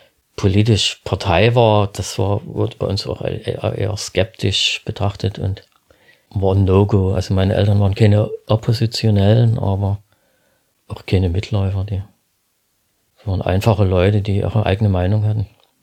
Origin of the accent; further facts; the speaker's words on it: Stadtwehlen, Saxony, Germany; Also ich bin aufgewachsen in Stadtwehlen, im wirklichen Tal der Ahnungslosen.